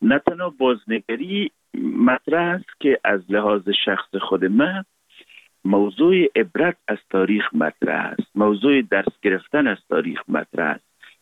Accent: Afghanistan; ما در بیرون از افغانستان هستیم

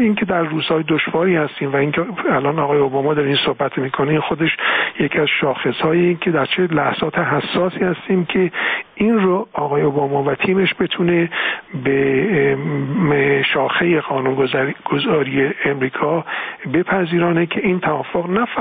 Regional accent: Iran; این مسئله رو به عنوان یک ایرانی، نه نقش دیگه کلاه دیگه رو سر من نبود، مطرح کردم

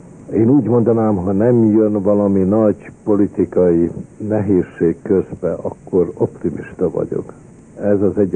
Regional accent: Hungary; mivel Magyarországról jön, és én is Magyarországról jövök

